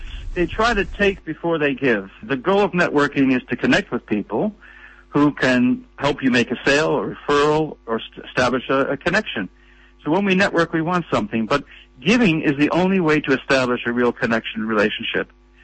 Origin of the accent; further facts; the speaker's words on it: Canada; I'm Canadian and that I've lived in 8 countries